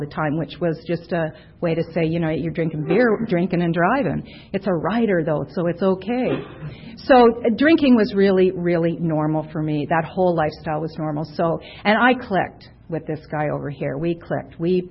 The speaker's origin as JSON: {"language": "English", "country": "Canada", "lives_now": "United States", "said": "And he's from Scotland, I'm Canadian, and, you know, we ended up in Tucson, of all places."}